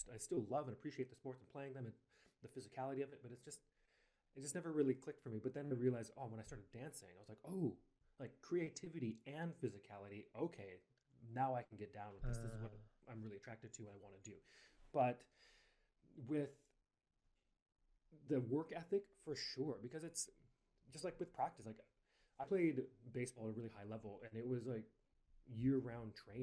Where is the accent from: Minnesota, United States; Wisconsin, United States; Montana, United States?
Montana, United States; because I grew up in Montana, which is, well, at least at the time, was not exactly somewhere guys would dance and sing.